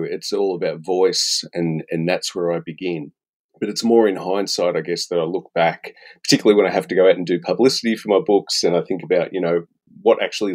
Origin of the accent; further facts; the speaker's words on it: Victoria, Australia; growing up in Western Victoria, because we had a farm outside of town and we had a sheep on the farm.